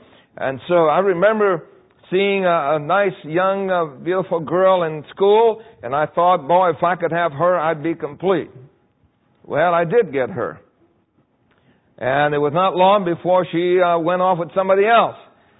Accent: Puerto Rico; born there; When I was born in Puerto Rico, I was born in a place called El Fanguito. And that really means the mud place, the little mud place. And the reason why it's called El Fanguito is because it was a place that the poor people lived

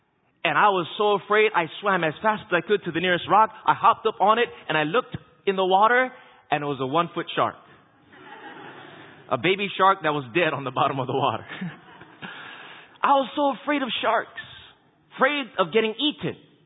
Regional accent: Hawaii, United States; I remember growing up in Hawaii, my greatest fear was sharks. I remember growing up on the beach and going surfing and whatnot

